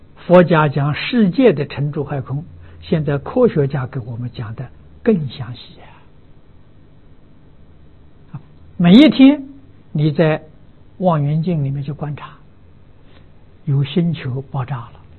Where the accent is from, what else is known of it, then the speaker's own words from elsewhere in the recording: China; 我们中国人讲沧海桑田呐、啊。